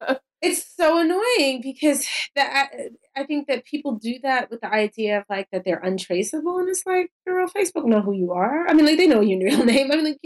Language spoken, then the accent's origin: English; Queens, New York, United States; I'm sorry. I come from Queens. It's always going to be DeRay.